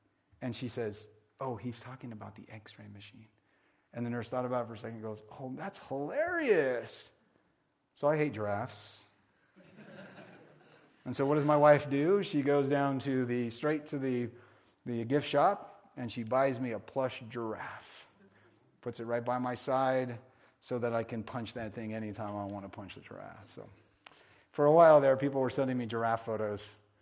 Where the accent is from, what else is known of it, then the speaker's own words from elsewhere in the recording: Arkansas, United States; I am from Arkansas. Remember somebody a long time ago from our state said